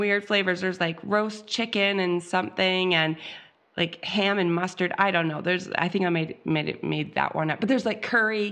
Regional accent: Canada; So I'm very Canadian.

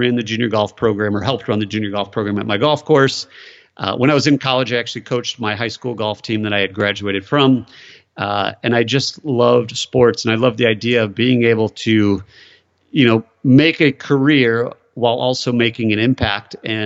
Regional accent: Michigan, United States; So I grew up in Michigan. You're very familiar with Michigan. So it's pretty blue collar.

